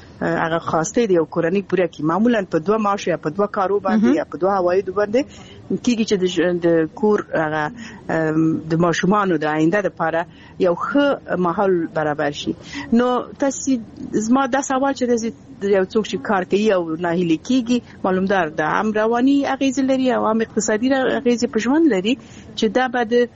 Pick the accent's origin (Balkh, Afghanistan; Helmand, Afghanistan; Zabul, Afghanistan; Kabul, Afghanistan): Balkh, Afghanistan; څنګه چې زه اصلي اوسېدونکی د بلخ ولایت یم د بلخ ولسوالۍ